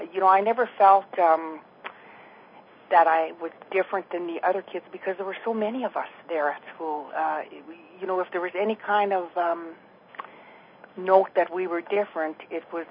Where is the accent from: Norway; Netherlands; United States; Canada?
Canada; Winnipeg, Manitoba; I can tell you, Dale, growing up in Winnipeg, especially growing up in the north end of Winnipeg, it was like growing up in a small little community.